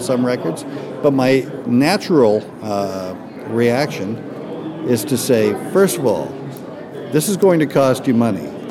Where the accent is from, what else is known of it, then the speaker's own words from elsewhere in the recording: Victoria, British Columbia, Canada; Victoria, B.C.